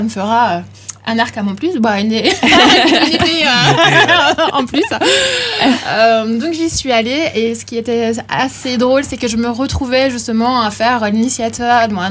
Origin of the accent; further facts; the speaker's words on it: Bourgogne-Franche-Comté, France; now in Villefranche-de-Rouergue, France; Alors, moi, je ne suis pas originaire de l'Aveyron, je suis originaire de Franche-Comté, et je suis venue par amour en Aveyron, à Villefranche.